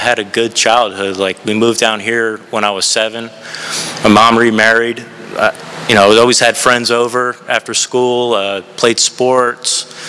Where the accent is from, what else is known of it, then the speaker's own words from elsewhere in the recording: New Jersey, United States; born there; I was born in New Jersey, and my parents split up when I was pretty young.